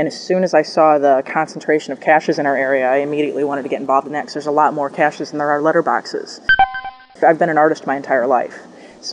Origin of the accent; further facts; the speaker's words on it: Illinois-Wisconsin border, United States; I grew up right on the Illinois-Wisconsin border, still live right around that area.